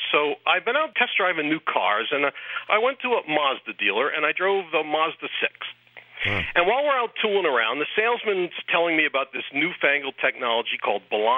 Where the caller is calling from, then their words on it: Takoma Park, Maryland, United States; I'm calling from Tacoma Park, Maryland.